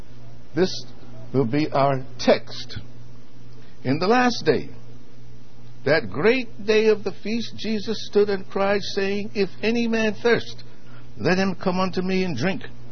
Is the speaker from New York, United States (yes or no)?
yes; New York City, New York, United States; You see, growing up in New York City, right in the middle there, you had the Harlem River, the East River, and the Hudson River